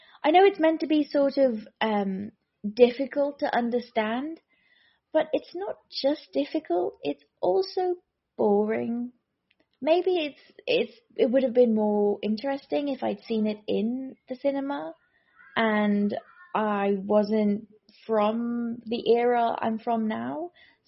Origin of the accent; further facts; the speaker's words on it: South Africa; I'm from South Africa.